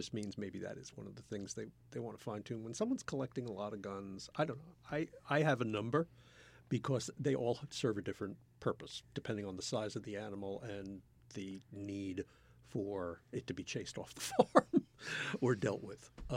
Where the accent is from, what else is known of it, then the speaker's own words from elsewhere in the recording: United States; You know, as an American asking the question about guns to a conservative Australian politician